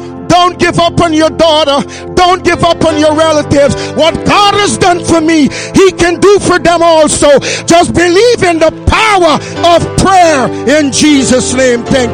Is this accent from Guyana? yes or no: yes; Guyana; born there; I was born in Guyana, South America. I was not from Brazil